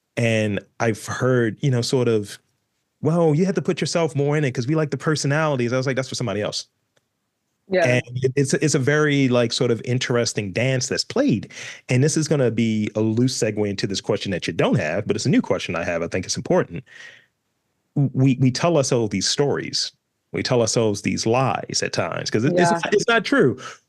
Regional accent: Baltimore, Maryland, United States; And I was like, I'm from Baltimore. And I wear that with, like, you know, a stamp of approval.

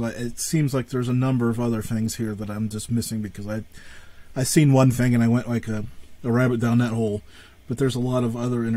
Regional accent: Pennsylvania, United States; I'm from Northwest, so that's unfortunate.

